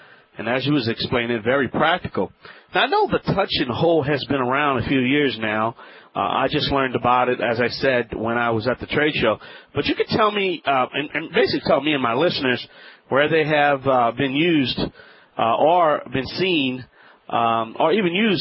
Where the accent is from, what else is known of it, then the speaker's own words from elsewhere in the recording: New Orleans, Louisiana, United States; I cannot get back home to the famous Golden Ham Broadcasting Studios there in my hometown, New Orleans, Louisiana.